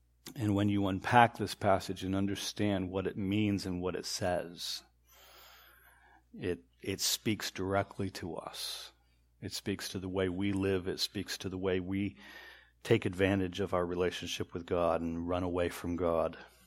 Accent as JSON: {"language": "English", "region": "Michigan", "country": "United States", "tie": "born or raised there", "said": "I'm half Canadian. I grew up in Michigan, so I can claim these guys."}